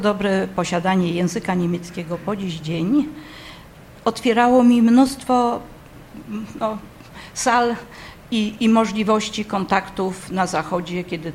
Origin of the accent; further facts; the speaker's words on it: Elbląg, Warmian-Masurian Voivodeship, Poland; born there; ja się urodziłam w Elblągu w 50 roku.